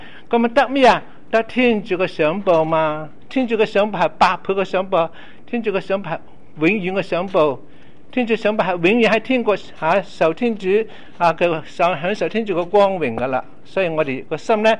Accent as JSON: {"language": "Cantonese", "country": "China", "lives_now": "Canada", "said": "中国大陆嘅时候打仗嘅时候咧，啊，我哋中国人咧又嚟咗啊"}